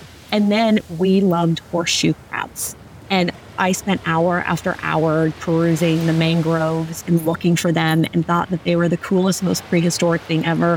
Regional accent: Warsaw, Masovian Voivodeship, Poland; born there; English is a second language; So I was born in Warsaw, Poland

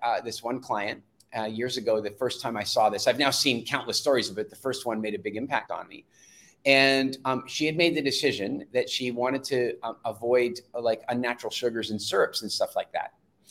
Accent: South Africa; born there; where, you know, I was born in South Africa.

